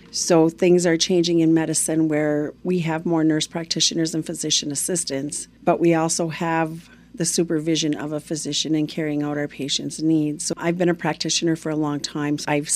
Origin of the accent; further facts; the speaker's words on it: Palmer, Michigan, United States; I grew up in Palmer, which is a small mining town just south of Marquette.